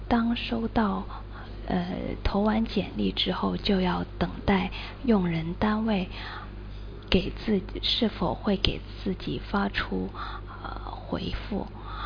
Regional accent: Guangzhou, Guangdong, China; 那里有我们广州有花市

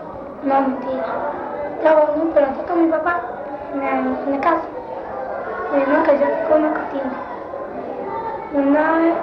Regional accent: Caracas, Capital District, Venezuela; born there

